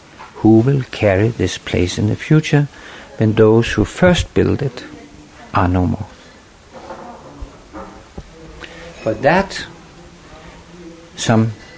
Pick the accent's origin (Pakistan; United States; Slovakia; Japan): Japan; And I come from Japan, which has a very strong and highly developed ceramic tradition.